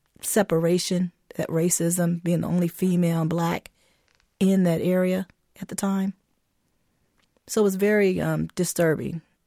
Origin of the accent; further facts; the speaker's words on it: West Virginia, United States; Well, because I'm from West Virginia and I came here after I got out the military, I wasn't familiar with the history.